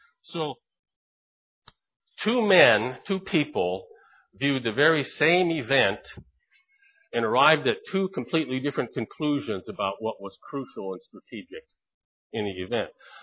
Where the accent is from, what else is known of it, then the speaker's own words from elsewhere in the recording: the South, United States; people, y'all. I'm from the South. Y'all coming to over there to serve and to teach.